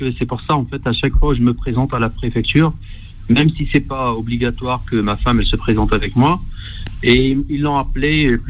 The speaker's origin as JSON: {"language": "French", "country": "Algeria", "lives_now": "France", "said": "Je suis algérien."}